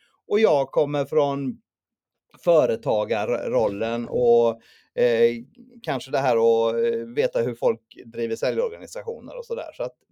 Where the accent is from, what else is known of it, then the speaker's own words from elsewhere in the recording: Sweden; Nej, jag kommer ner från västra Sverige. Bor i närheten av Göteborg